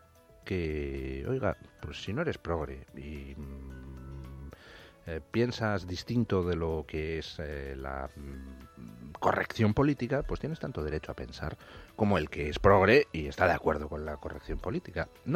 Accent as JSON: {"language": "Spanish", "country": "Spain", "said": "a muchos españoles"}